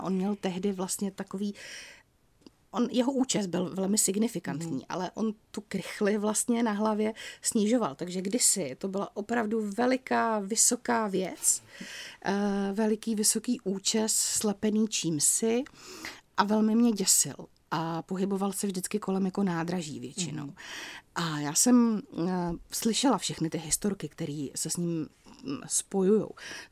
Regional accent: Hradec Králové, Hradec Králové Region, Czechia; Já jsem z Hradce Králové, část mé rodiny je z Pardubic

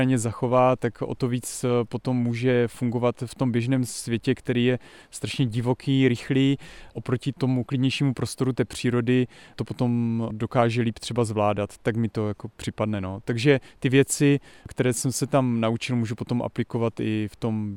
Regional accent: Slovakia; now in Czech Republic; já pocházím z Podhor, narodil jsem se pod Tatrami, žiju v horách jako v Jeseníkách

